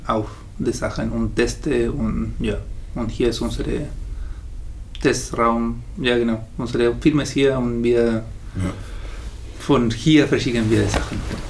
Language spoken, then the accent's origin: German; Chile; German is a second language; Ich komme aus Chile.